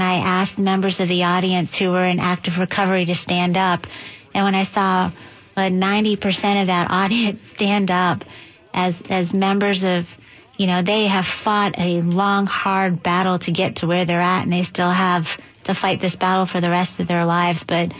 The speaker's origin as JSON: {"language": "English", "region": "Florida", "country": "United States", "tie": "born or raised there", "also_born_or_lived": "New York", "accent": "Southern", "said": "not born and raised in Florida, but raised here since I was 6 years old. And I managed to pick up a Southern accent along the way, even though I was born in New York."}